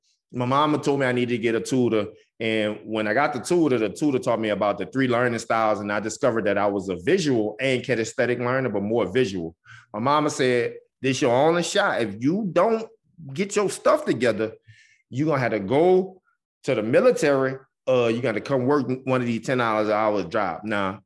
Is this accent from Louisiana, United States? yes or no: yes; New Orleans, Louisiana, United States; So I grew up in New Orleans, Louisiana, Uptown, Holly Grove.